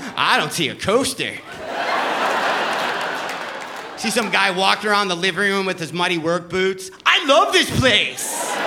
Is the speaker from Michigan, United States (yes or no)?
yes; Detroit, Michigan, United States; Found for sale in my hometown of Detroit.